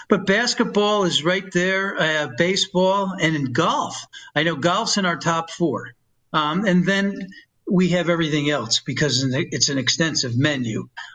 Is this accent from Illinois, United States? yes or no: no; Poughkeepsie, New York, United States; now in Las Vegas, United States; I'm a New Yorker. I've lived in Las Vegas since 1979. I'm from a town that's north of New York City called Poughkeepsie, New York.